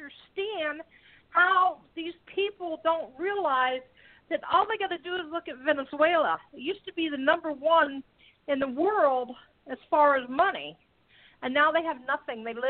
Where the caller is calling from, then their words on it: Florida, United States; I'm calling from Florida.